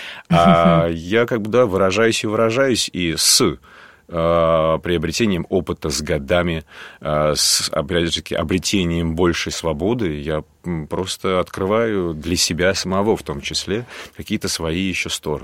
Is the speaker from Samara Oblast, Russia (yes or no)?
yes; Samara, Samara Oblast, Russia; Но я когда приехал из Куйбышева тогда еще, сошел с поезда